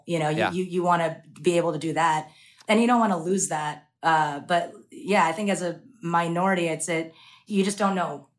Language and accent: English; Queens, New York, United States; I mean, I grew up in Queens listening to that.